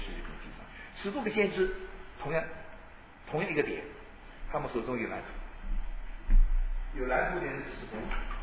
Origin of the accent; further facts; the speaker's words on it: China; 我中国人是个大户家